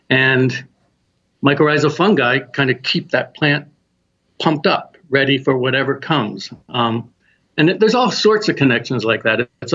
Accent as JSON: {"language": "English", "region": "New Hampshire", "country": "United States", "said": "because I come from New Hampshire."}